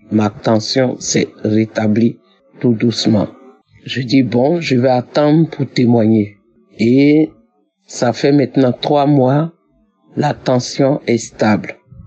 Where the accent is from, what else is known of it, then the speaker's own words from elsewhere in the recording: Côte d’Ivoire; now in France; Je suis une Ivoirienne vivant en France. J'ai 65 ans.